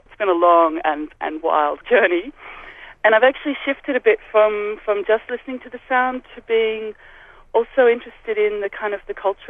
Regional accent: Sydney, New South Wales, Australia; now in Berlin, Germany; I'm very urban. Like, I grew up in Sydney

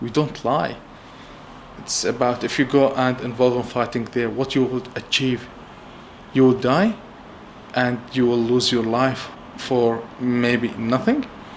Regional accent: Syria; now in Australia; I'm Syrian. I am from Syria. I've just came to Australia 5 years ago and I went to Turkey twice.

